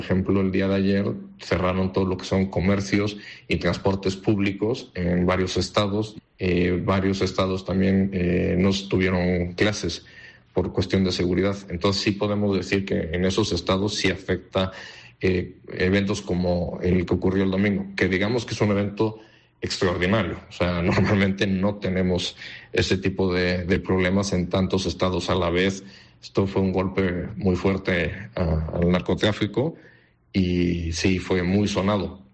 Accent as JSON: {"language": "Spanish", "region": "Galicia", "country": "Spain", "tie": "born or raised there", "also_born_or_lived": "Mexico / Ourense / Vigo", "said": "a los 6 años regreso a vivir a Galicia. Primero estudio en Orense y luego mi familia se traslada a Vigo"}